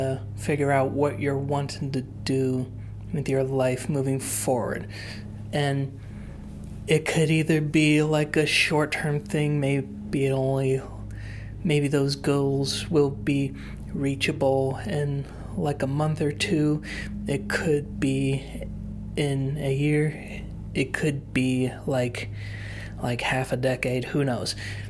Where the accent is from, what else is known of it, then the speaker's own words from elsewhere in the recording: Geneseo, Illinois, United States; Well, I'm a 21-year-old male that was born and raised in Geneseo, Illinois.